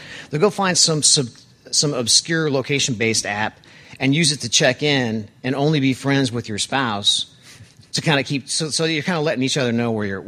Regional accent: Memphis, Tennessee, United States; I'm from Memphis. There's a million people there in the greater Memphis area

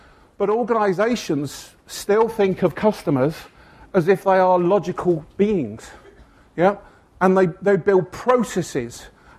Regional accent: England, United Kingdom; I am English.

